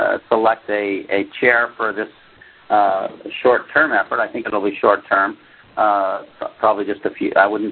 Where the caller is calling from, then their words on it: Vilnius, Lithuania; I'm calling in from Vilnius, Lithuania